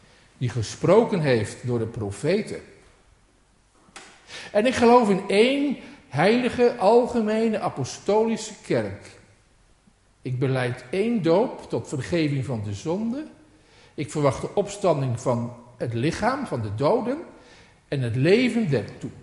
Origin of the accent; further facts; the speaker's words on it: Ede, Gelderland, Netherlands; Niet alleen hier in Heteren, maar ook in Ede, waar ik vandaan kom.